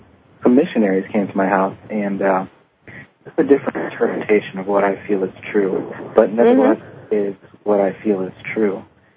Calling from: St. Louis, Missouri, United States; I'm calling from St. Louis, Missouri.

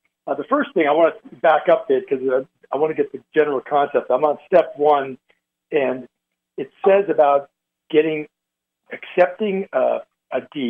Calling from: Arizona, United States; I'm from Arizona. I put in a call.

